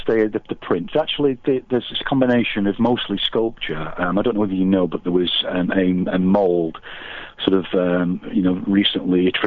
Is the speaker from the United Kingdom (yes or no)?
yes; England, United Kingdom; accent: English; now in Las Vegas, United States; Although you probably spotted the clue from my accent, sort of by way of England.